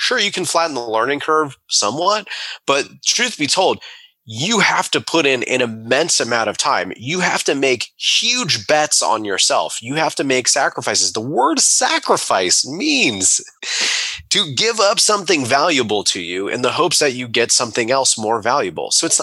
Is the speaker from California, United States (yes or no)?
no; Atlanta, Georgia, United States; moved away as an adult; now in Charlotte, United States; being hours, 4+ hours away from friends and family in my hometown, it was in Atlanta, Georgia, which is about 4 hours away from Charlotte.